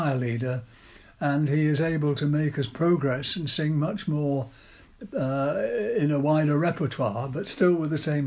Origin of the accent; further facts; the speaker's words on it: Barnsley, Yorkshire and the Humber, United Kingdom; I was brought up in Barnsley, South Yorkshire, not far from what is called Wentworth Castle